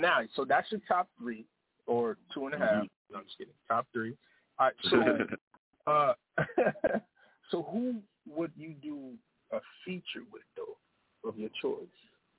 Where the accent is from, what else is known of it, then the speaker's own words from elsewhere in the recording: the South, United States; I definitely, and I'm from the South, you know what I mean? So I definitely grew up on, you know